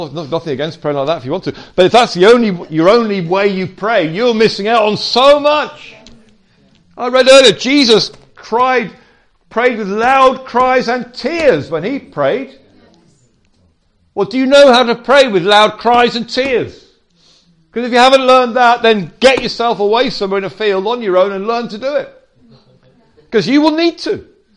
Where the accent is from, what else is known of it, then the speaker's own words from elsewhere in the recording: England, United Kingdom; So we're rather bound up sometimes, aren't we, as English people?